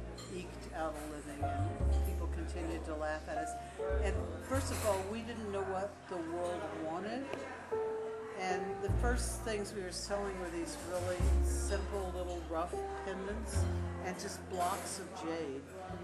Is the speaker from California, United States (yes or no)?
no; Fort Worth, Texas, United States; now in Guatemala; every year I would go to my hometown of Fort Worth, Texas.